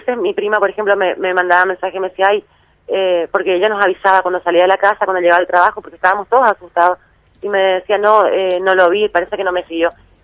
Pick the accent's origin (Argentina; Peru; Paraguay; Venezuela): Argentina; Corrientes; Y yo soy de Corrientes, vivo en Corrientes